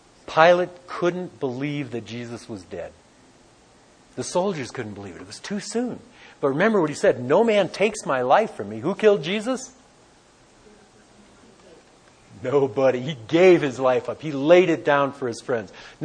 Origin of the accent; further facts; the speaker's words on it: Detroit, Michigan, United States; And I say, I'm from Detroit. What do you expect?